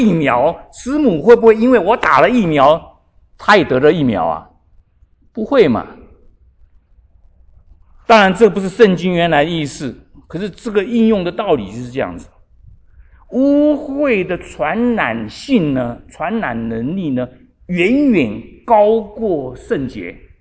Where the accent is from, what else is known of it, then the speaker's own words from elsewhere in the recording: China; 也就是我们中国人说的近朱者什么赤嘛，近墨者黑嘛。